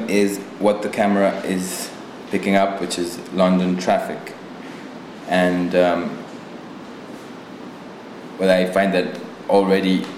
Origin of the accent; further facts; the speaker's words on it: Cali, Valle del Cauca, Colombia; And yeah, the salsa also has this moment of celebrating Cali, my hometown.